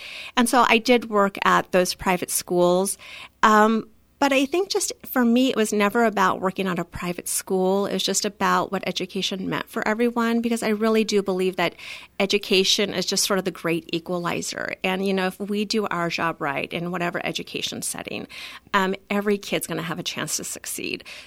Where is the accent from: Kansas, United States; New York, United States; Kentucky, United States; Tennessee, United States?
Kansas, United States; Hays; also born or lived in Seattle / Boston / Pittsburgh; So I'm originally from Hays out in western Kansas, about the same size as Emporia. Went to college in North Texas, then went to Seattle for grad school, went to Boston for about 5 years.